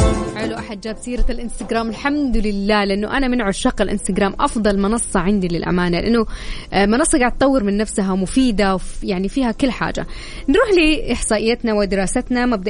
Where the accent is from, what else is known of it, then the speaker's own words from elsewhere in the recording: Saudi Arabia; والأكثر شعبية عندنا في السعودية